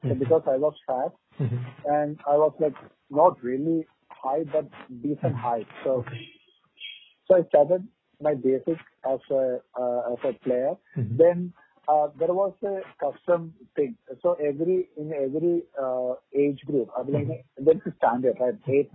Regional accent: Kerala, India; because I'm from Kerala, and Kerala is not really good for hockey.

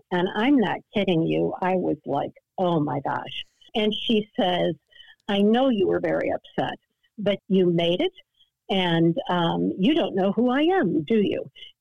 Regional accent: Clinton, Iowa, United States; a reading at the spiritualist church in my hometown of Clinton, Iowa.

